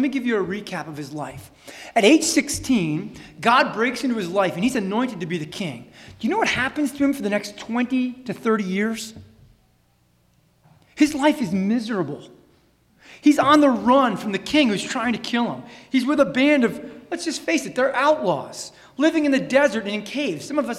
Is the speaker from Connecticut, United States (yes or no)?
yes; Connecticut, United States; I grew up in Connecticut. My dad and parents did well. Spent my summers in Nantucket.